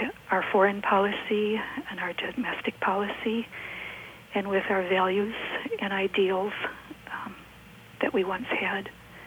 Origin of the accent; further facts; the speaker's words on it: United States; I did admit that I was American, which was very difficult to do.